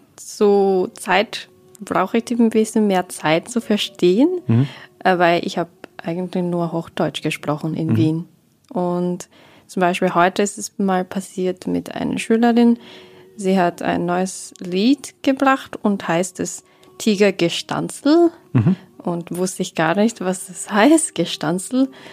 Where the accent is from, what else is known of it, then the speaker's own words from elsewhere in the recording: Japan; German is a second language; Wir müssen, also als Japaner oder Japanerin, müssen wir eigentlich von euch viel lernen.